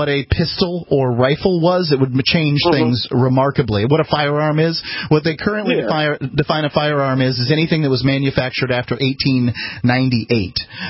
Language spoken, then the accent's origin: English; Florida, United States; I'm from Florida. I'm from Florida.